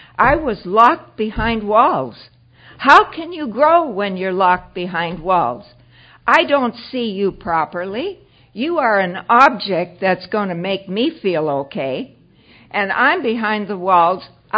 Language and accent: English; Toronto, Ontario, Canada; I am from Toronto.